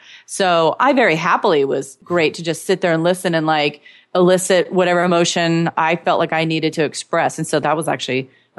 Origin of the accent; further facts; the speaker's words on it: Washington, United States; now in Seattle, United States; I was from Eastern Washington State.